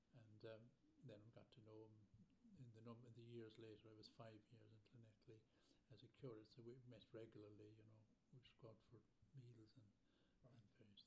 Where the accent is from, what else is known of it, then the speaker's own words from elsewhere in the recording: Portumna, Connacht, Ireland; born there; I was born in Galway, Ireland, Portumna.